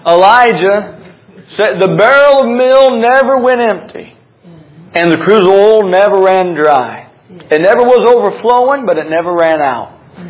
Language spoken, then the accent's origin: English; North Carolina, United States; I'm from North Carolina. Oil is what y'all call oil. I can't help it. It's oil. I try sometimes on purpose to say oil. I just can't do it.